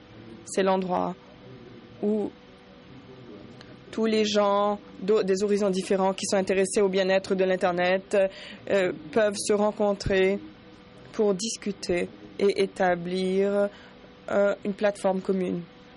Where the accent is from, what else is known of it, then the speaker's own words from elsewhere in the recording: France; je suis français.